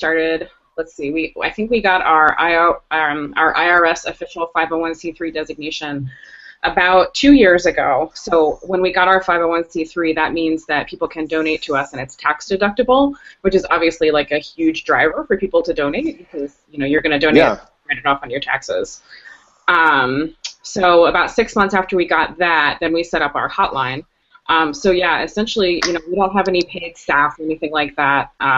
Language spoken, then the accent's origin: English; Whitehall, Ohio, United States; I grew up in Whitehall, which, like, for those of you not familiar with Columbus, is, like, not a great neighborhood.